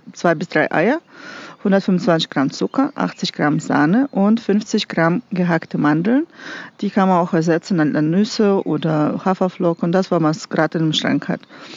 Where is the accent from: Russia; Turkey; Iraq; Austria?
Russia; Ich komme aus Russland und Rezepte auch.